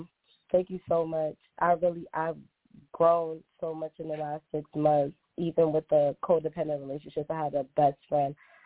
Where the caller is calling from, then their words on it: Boston, Massachusetts, United States; I'm calling from Boston.